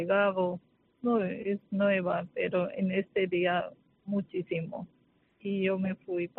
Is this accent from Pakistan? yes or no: yes; Pakistan; now in Spain; Soy de Pakistán.